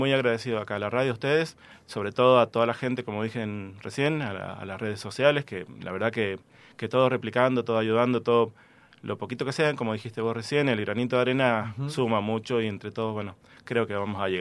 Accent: Mendoza, Argentina; Exactamente, soy el único de Mendoza.

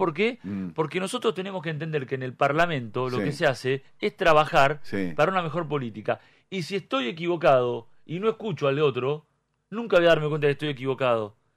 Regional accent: Buenos Aires, Argentina; yo lo digo siempre, yo soy porteño

